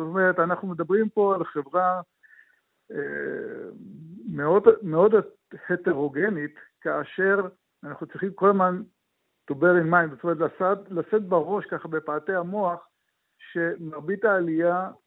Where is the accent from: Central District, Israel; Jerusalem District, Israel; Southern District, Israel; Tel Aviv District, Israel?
Tel Aviv District, Israel; Tel Aviv; אני תל אביבי דור שלישי